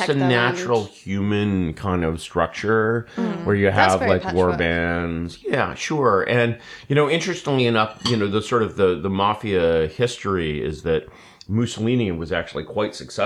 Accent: United States; and I'm like, you know, as an American, you see this

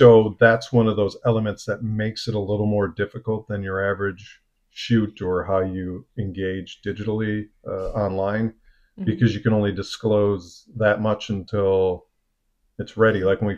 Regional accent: Michigan, United States; Slightly different from LA, but I grew up in Michigan, so the snow wasn't something foreign to me.

